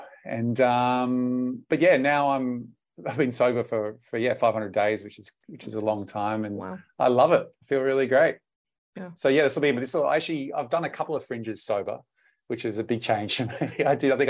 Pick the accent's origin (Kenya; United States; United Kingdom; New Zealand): New Zealand; In New Zealand, I played because I grew up in New Zealand